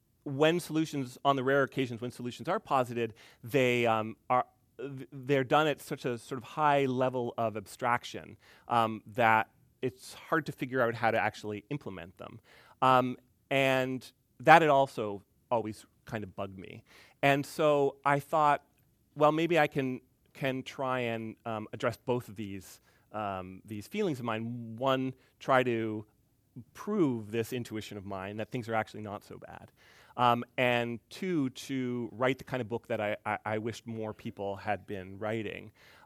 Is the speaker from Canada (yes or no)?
yes; Canada; Windsor, Ontario. So I had a very bi-national existence. And for most of my life, I was used to Americans making fun of the fact that I was Canadian.